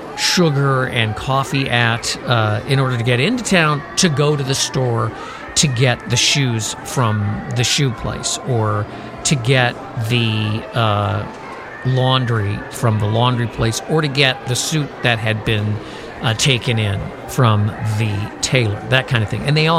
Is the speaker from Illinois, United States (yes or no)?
yes; Chicago, Illinois, United States; In the town I grew up in Chicago, there was a mall, but it was an outdoor mall.